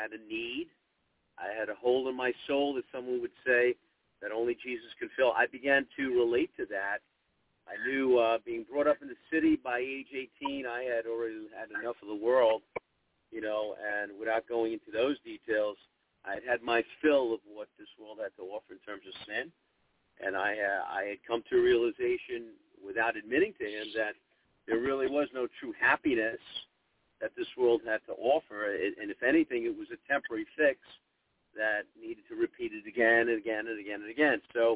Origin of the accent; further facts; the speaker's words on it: Brooklyn, New York, United States; also born or lived in Bronx; I was brought up in New York, born in the Bronx, moved to Brooklyn, raised as a teenager